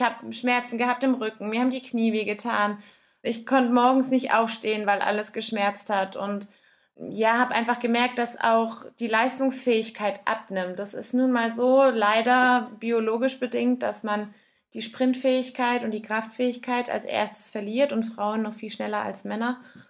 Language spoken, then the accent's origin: German; Dudenhofen, Rhineland-Palatinate, Germany; Dudenhofen ist meine Trainingsbahn gewesen die ganzen letzten Jahre und ist meine Heimat.